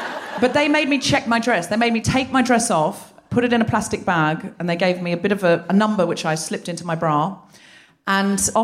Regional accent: Redcliffe, Queensland, Australia; born there; Well, I was born here in Redcliffe.

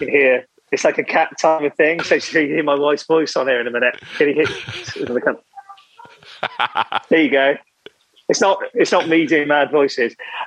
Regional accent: Wales, United Kingdom; growing up in Wales

